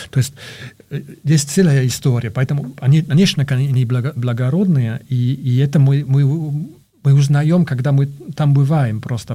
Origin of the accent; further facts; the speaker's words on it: Belgium; Russian is a second language; moved away as an adult; now in Moscow, Russia; Ну да, я сам из Бельгии, но живу в Москве уже 30 лет, но живу в России уже 30 лет